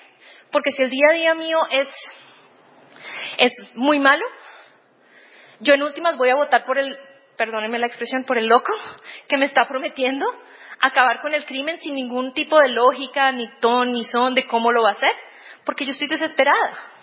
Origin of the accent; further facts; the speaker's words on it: Colombia; para entrar al Congreso de mi país, yo soy colombiana